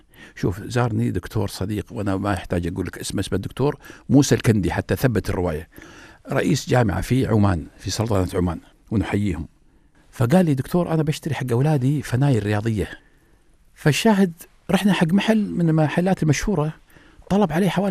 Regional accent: Kuwait; فكان عندنا في الكويت يروحون ملعب الصابون يلعبون كرة

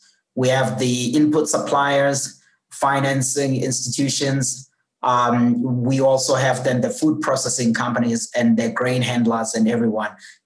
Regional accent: South Africa; I am a South African agricultural economist.

